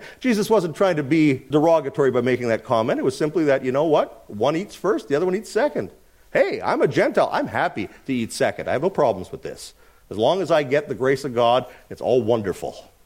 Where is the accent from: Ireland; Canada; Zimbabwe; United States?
Canada; Winnipeg, Manitoba; now in British Columbia, Canada; being in BC, we don't have a whole lot of frosted windows, but I grew up in Winnipeg